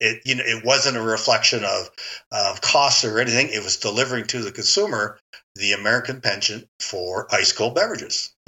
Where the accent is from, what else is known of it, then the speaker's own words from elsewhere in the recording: Canada; Maybe because I grew up in Canada